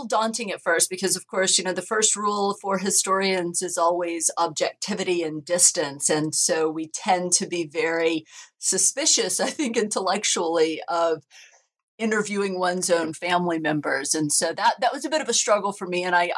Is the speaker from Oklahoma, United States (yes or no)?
yes; Oklahoma, United States; And I grew up in Oklahoma, and I grew up with hippie parents who were very different from the kinds of hippies that I read about on the East or West Coast.